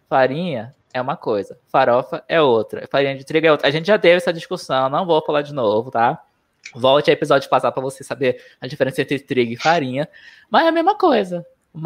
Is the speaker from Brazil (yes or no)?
yes; Manaus, Amazonas, Brazil; Eu falo assim, brincando, ah, eu vim da Amazônia, é outro país. É literalmente outro país, gente.